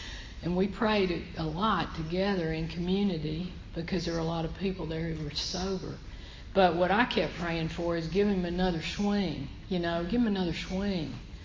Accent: Alabama, United States; I grew up in Alabama, so close to here. I went to Auburn too. I was telling these girls, I'm 58

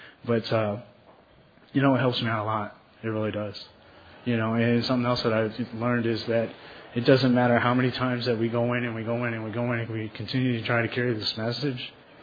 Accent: Decatur, Illinois, United States; I'm from Decatur, Illinois, and my home group is the Monday Night Mustard Seed in Decatur, Illinois.

